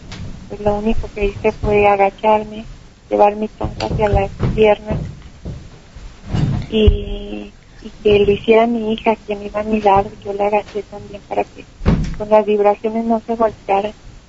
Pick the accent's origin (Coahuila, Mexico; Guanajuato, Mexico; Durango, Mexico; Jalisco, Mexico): Durango, Mexico; now in Bogotá, Colombia; yo soy de Durango, originaria de Durango. Me dirigí allá a Bogotá porque yo resido en Bogotá.